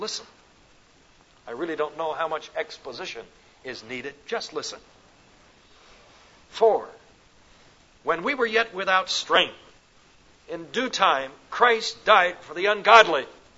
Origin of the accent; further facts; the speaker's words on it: Illinois, United States; also born or lived in Indiana; now in Texas, United States; I'm a Midwesterner. You knew I wasn't a Texan because I don't have a Texas accent anyway. I was born in Indiana, raised in Illinois, and moved to Texas. That's the story of my life.